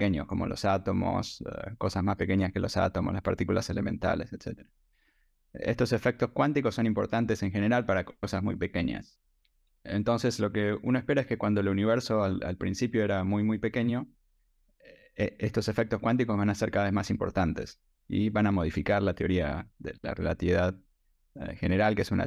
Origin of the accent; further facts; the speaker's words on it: Argentina; moved away as an adult; now in United States; Nací en Argentina, me eduqué en Argentina.